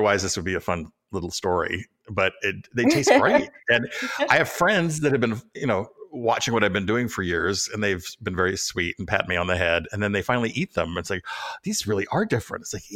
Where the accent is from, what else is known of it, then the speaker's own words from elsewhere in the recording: California, United States; Well, I grew up in the Bay Area, and Mexican food was always part of it.